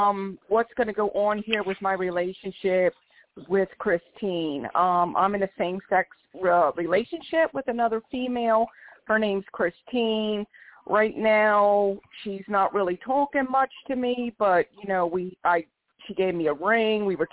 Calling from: Philadelphia, Pennsylvania, United States; I am calling from Philadelphia, PA.

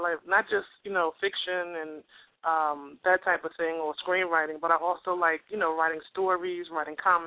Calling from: New Jersey, United States; New Jersey.

